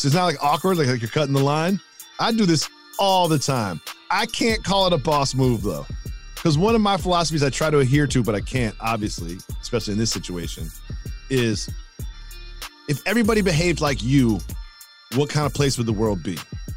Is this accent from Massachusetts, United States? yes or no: yes; Amherst, Massachusetts, United States; born or raised there